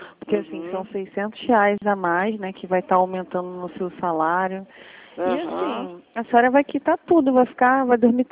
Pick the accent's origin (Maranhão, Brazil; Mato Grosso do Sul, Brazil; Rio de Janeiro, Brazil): Rio de Janeiro, Brazil; Bangu; Eu sou de Bangu, totalmente